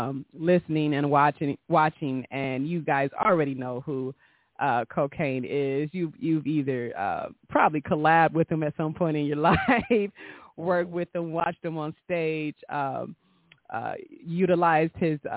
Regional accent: Detroit, Michigan, United States; I'm from Detroit.

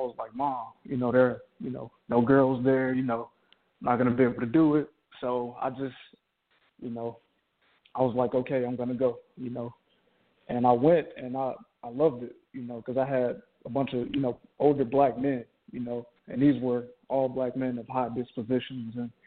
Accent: Chicago, Illinois, United States; Growing up in Chicago, I grew up on the South Side, so it was a very humbling experience for me.

